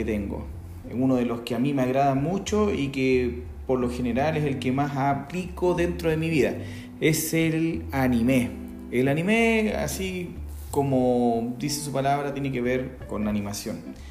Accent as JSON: {"language": "Spanish", "country": "Chile", "said": "para los que no saben, soy chileno. Y los chilenos de repente tenemos pegada esa monetilla maldita"}